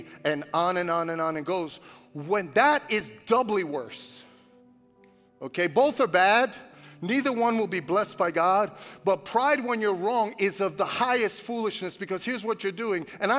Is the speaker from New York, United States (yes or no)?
yes; Brooklyn, New York, United States; Now, a guy like me, I grew up in Brooklyn.